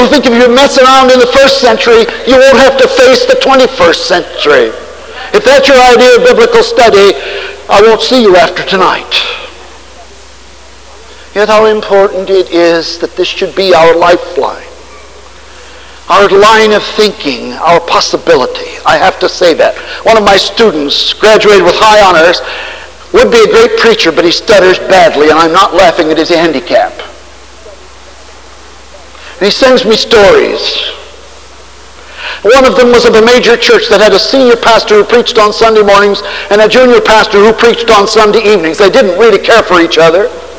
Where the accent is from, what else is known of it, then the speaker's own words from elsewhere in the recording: Nebraska, United States; I come from Nebraska by origins, scars over which I will never get.